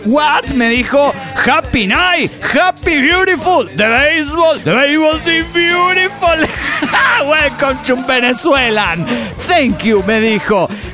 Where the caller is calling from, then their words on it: Guadalajara, Jalisco, Mexico; de Guadalajara, Jalisco, México.